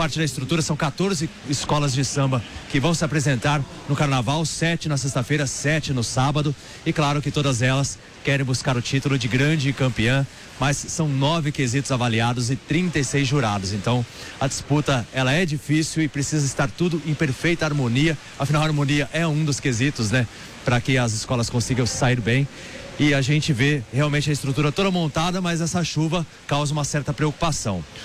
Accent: Presidente Prudente, São Paulo, Brazil; Sou de Presidente Prudente, interior de São Paulo.

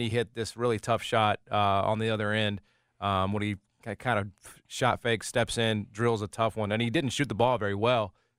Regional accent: United States; This is a very special holiday to me, as I am an American, and you are as well.

